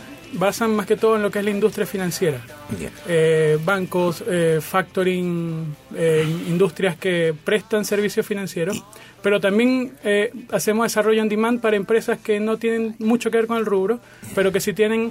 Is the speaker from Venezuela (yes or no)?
yes; Venezuela; Venezuela.